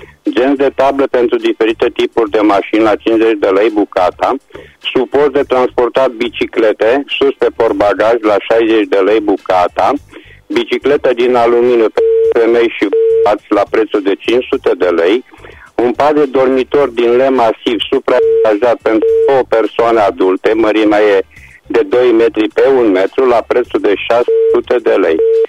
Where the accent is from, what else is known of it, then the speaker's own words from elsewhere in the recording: Reșița, Caraș-Severin, Romania; sunt din Reșița